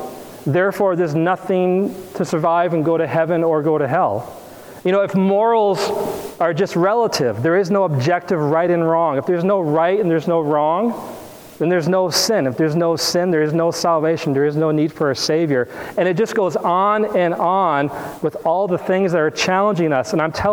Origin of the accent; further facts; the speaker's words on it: Flint, Michigan, United States; also born or lived in Waterford; now in Boston, United States; we are from the Michigan area, and from Flint and from Waterford, and we went to Moody and then went to Boston and stayed there